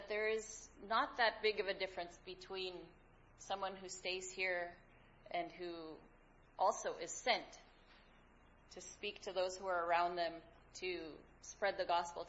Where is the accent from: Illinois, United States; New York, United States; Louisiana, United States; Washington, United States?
Washington, United States; Bellevue; also born or lived in Seattle; So I was born in Seattle, raised in Bellevue.